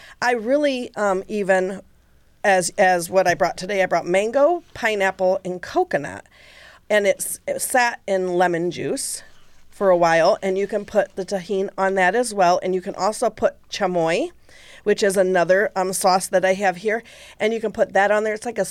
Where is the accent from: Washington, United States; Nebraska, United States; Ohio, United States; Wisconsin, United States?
Ohio, United States; now in Laredo, United States; not like here where I grew up in Northwest Ohio